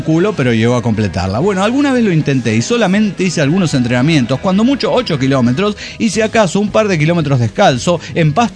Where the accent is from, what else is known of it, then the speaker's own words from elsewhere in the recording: Querétaro, Mexico; de Querétaro, México.